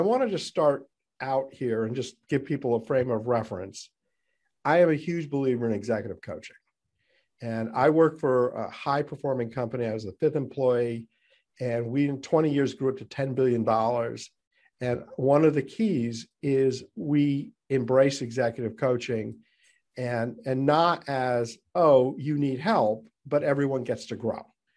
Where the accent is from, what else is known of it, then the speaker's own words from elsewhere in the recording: New England, United States; You know, it's interesting as you say this, and we're both from New England